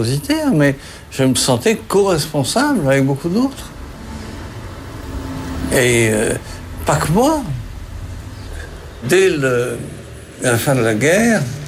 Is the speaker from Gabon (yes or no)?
no; France; moi qui étais un patriote français